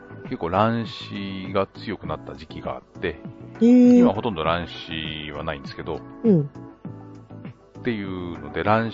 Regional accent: Gunma, Japan; 私、群馬県出身というか、群馬県で育ったんですけど

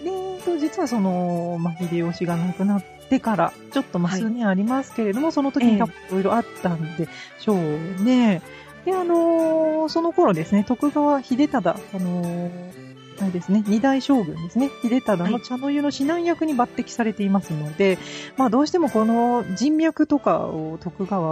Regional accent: Gifu, Japan; まあ、この辺、特に私は岐阜県民なので

